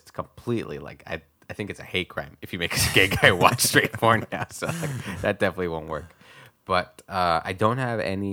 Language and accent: English; Oak Grove, United States; So I grew up in Oak Grove, which was very heavily like just poor white people.